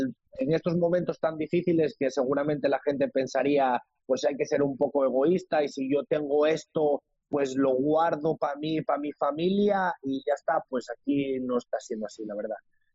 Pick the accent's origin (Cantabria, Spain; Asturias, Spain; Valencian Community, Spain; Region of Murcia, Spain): Asturias, Spain; como buen asturiano, del precio que me iban a cobrar, que si era muy caro, el regateo. Sabemos que los del norte nos gusta mucho esas cosas.